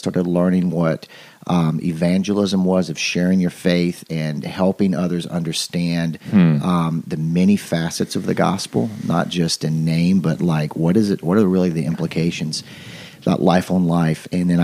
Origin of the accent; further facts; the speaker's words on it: the South, United States; So I grew up in Bible Belt South. I was one of those kids that was in church every Sunday, regardless.